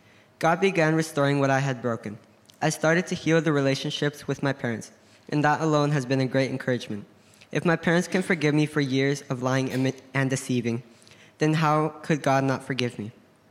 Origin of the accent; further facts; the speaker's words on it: Three Hills, Alberta, Canada; also born or lived in South America; Some of you will recognize me because, you know, Three Hills is my hometown.